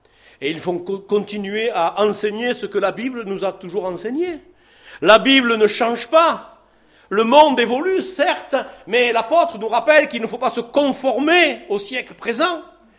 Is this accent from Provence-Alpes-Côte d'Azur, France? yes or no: yes; Provence-Alpes-Côte d'Azur, France; Nous sommes des Provençaux. Moi, j'ai grandi à Frévalon, à La Rose, dans une ambiance, je ne vous explique même pas. Je suis provençal, un juif provençal.